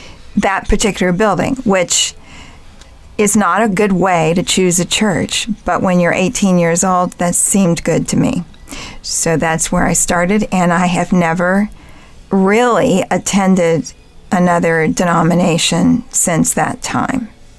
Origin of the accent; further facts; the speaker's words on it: Wilmington, Ohio, United States; my parents had the foresight to start me off with piano lessons when I was six at the college in my hometown, which was Wilmington College.